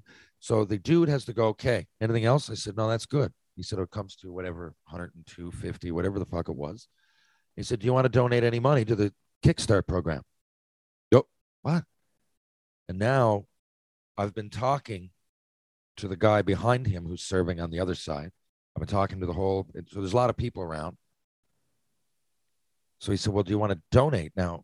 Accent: Barrie, Ontario, Canada; chatting about Toronto, and we grew up in Barrie, and it was like a homecoming for a lot of players.

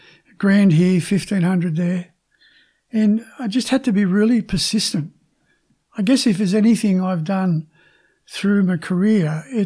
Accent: Sydney, New South Wales, Australia; moved away as an adult; now in Melbourne, Australia; In Sydney. I'm ex-Sydney, Cronulla Sutherland District.

